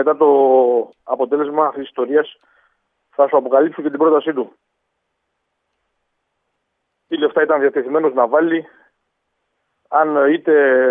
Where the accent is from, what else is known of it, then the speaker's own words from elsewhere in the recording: Patras, Western Greece, Greece; από τη μία είμαι από την Πάτρα, κατοικώς στην Πάτρα, ζω στην Πάτρα